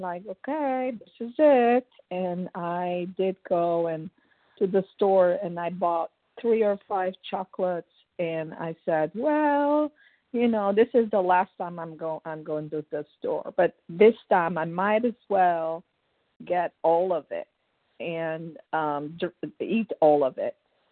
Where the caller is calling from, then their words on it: South Carolina, United States; Good morning … from South Carolina.